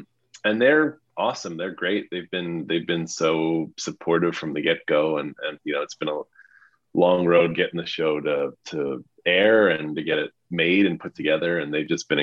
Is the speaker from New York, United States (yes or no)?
yes; New York, United States; I'm from New York.